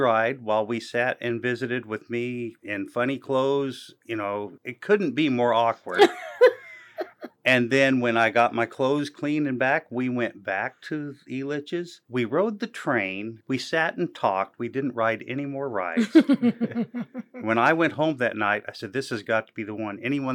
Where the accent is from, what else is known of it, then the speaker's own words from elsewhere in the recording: Colorado, United States; also born or lived in Tennessee; I was born in Tennessee, but I grew up in Colorado, which is a long way from Arkansas in distance, in culture, in climate, in every way. I grew up along the Front Range of Colorado